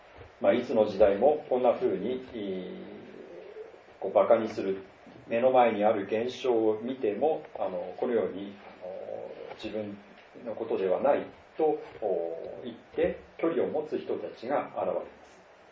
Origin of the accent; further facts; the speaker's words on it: Tohoku, Japan; 私は東北の田舎の出身ですので